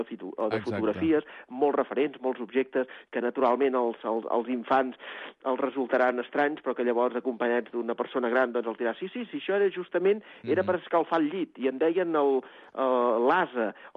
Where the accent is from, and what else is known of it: Catalonia, Spain